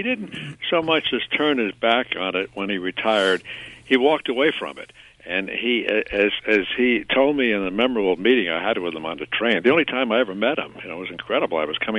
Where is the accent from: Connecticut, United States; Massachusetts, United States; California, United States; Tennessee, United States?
Connecticut, United States; Stamford; I grew up in Stanford, and he lived in North Stanford on his magnificent estate, 200 acres.